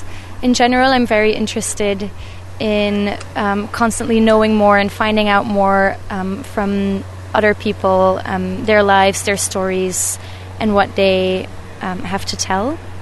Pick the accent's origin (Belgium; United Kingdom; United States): Belgium; I'm 24 years old and I'm from Belgium.